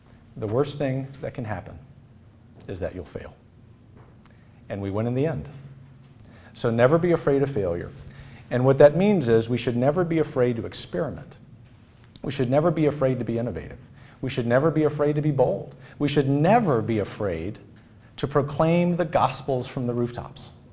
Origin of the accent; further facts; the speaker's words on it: Lafayette, Louisiana, United States; where we were in Lafayette, which is the best city in Louisiana, my hometown